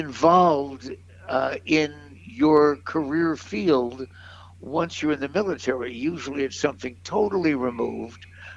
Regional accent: Leavenworth, Kansas, United States; born there; So every time I ever mentioned growing up that I was born in Leavenworth, Kansas, I would get lines like, "Oh, was your mom doing time?"

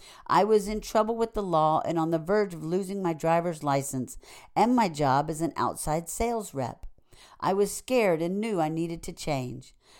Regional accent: Midwest, United States; I grew up in the Midwest, gay and closeted until I left high school. I started drinking at 14 with the winos down by the river.

